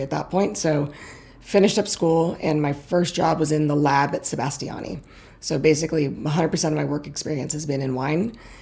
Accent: California, United States; I grew up in the Sonoma Valley, and I grew up around wine.

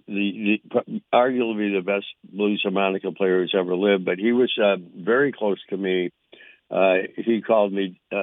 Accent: Midwest, United States; In the Midwest, growing up in the Midwest, it's almost as though they wouldn't hire you unless you were a cover band.

